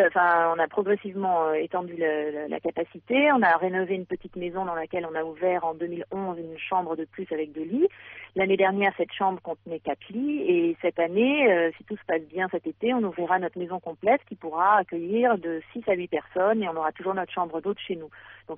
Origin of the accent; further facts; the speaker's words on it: Mediterranean, France; now in Greenland; je suis française d'origine méditerranéenne